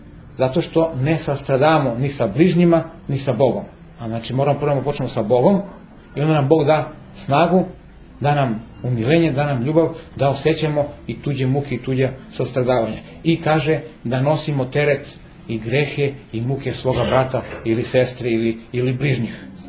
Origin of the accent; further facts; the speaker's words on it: Serbia; Mi smo takvi Srbi da mora malo da nas iskušenja dobro izbiju